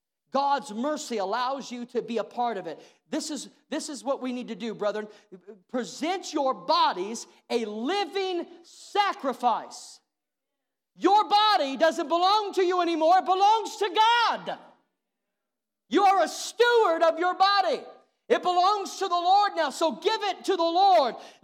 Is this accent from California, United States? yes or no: no; Missouri, United States; I'm from Missouri. The show me state.